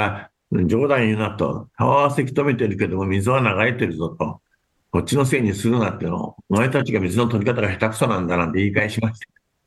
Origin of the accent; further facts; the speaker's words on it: Nakano, Tokyo, Japan; born there; 私生まれは東京中野区なんですけれども、本籍地は山口県の防府市ってとこですね。毛利の家臣だったらしく、防府の方に本籍がございますし、墓もございます。